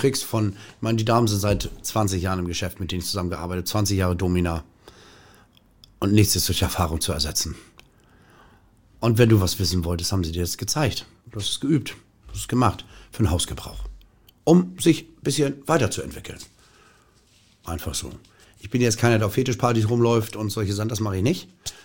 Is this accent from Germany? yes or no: yes; Hamburg, Germany; born there; Ich bin in Hamburg geboren, als Sohn eines Oberstudienrats und einer Krankengymnastin.